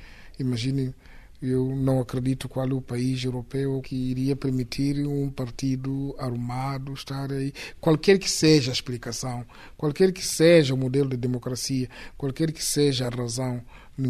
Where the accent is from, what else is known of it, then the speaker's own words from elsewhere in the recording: Mozambique; Obviamente que nós, como moçambicanos, não somos um povo conflituoso.